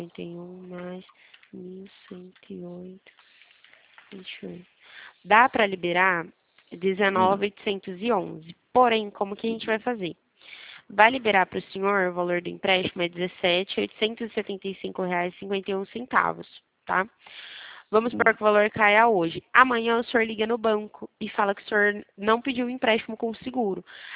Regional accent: Bebedouro, São Paulo, Brazil; É, do estado de São Paulo, na verdade, sou de Bebedouro, interior.

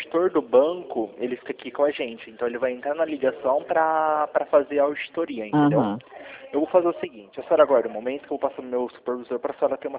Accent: Campinas, São Paulo, Brazil; eu sou aqui de Campinas, São Paulo, certo?

